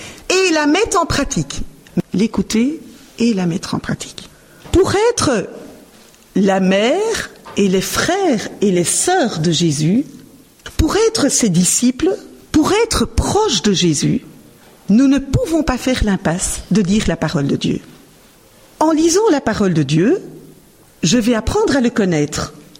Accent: Belgium; now in France; je suis responsable d'Avance au large. Je suis belge, j'habite en France depuis 19 ans.

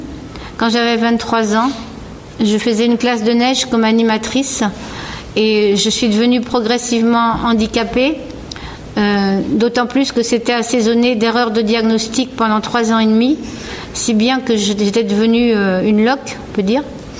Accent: Brittany, France; born there; je suis née en Bretagne et j'ai bercé dans le scoutisme toute ma vie.

